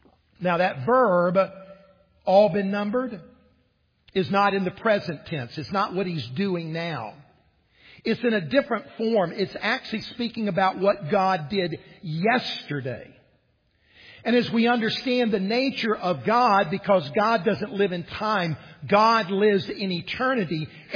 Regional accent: Columbia, South Carolina, United States; I grew up here in South Carolina, and I grew up in Columbia.

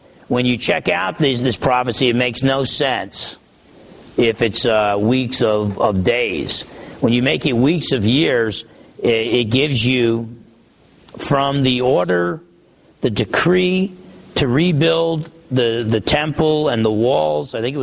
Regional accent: New Jersey, United States; But I'm from New Jersey. I'm by nature pessimistic.

